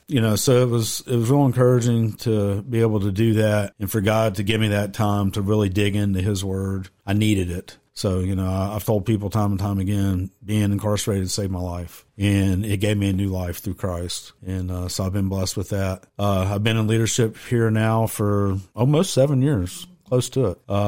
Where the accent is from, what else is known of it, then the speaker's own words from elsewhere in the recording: Tennessee, United States; Whenever we lived in Tennessee, I was raised in Tennessee